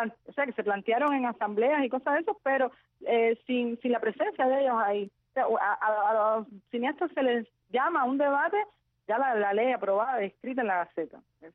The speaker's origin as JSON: {"language": "Spanish", "town": "La Timba", "region": "Havana", "country": "Cuba", "said": "ya yo vivo en un barrio complicado, yo soy de La Timba."}